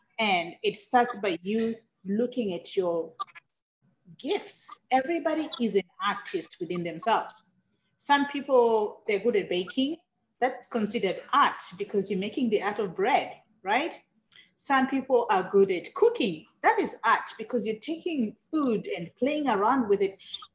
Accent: Zimbabwe; And growing up, I grew up in Zimbabwe, and I lost my mother.

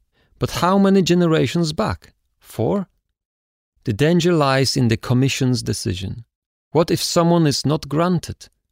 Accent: Poland; also born or lived in Niederschlemma, Germany; My personal situation was that as a Pole, I was born on September 2, 1944 in Niederschlemmer, Germany. I was a child to my parents Stanislav and Alfreda, who were taken from Poland to Germany as a forced labor staff to work in a paper factory.

